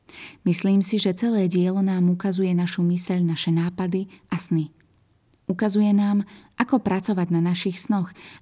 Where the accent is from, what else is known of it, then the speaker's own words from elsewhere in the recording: Tunisia; Múzeá mám rada, aj keď doma v Tunisku som ich často nenavštevovala.